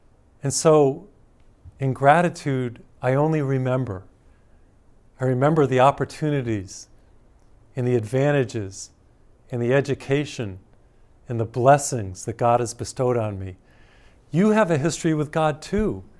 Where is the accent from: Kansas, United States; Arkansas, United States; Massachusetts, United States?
Massachusetts, United States; I come from Massachusetts, a middle-class neighborhood. I had never seen poverty like that.